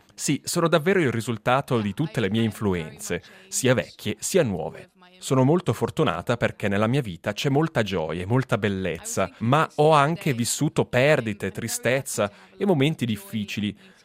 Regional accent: United Kingdom; Italian is a second language; E noi che veniamo dal Regno Unito non siamo abituati a vedere il sole, quindi siamo davvero contenti.

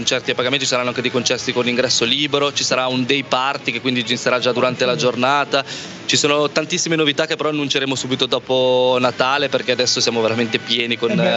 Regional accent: Gordola, Ticino, Switzerland; io sono cresciuto a Gordola.

